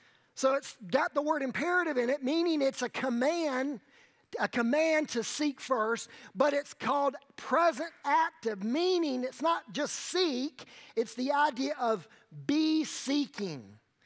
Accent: United States; because we grew up in America, because we grew up in the will of the people, we have a really skewed view of God's kingdom versus my kingdom.

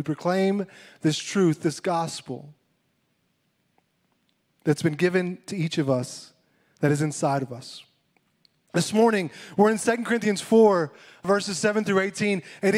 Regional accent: Clyde, Texas, United States; my hometown in Clyde. Clyde is where I grew up. Clyde is where I did ministry as youth minister for several years. I lived there almost, I guess, going on 6 years as an adult. Grew up there as a kid.

